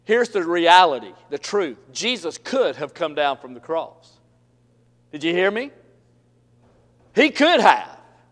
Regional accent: Boston, Massachusetts, United States; I said, ma'am, I'm from Boston. She said, Boston? I said, South Boston.

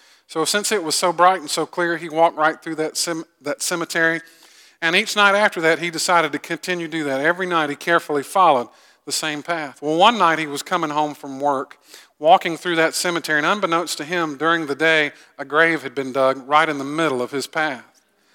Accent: Augusta, Georgia, United States; So I'm from Augusta. I guess I'm from South Georgia.

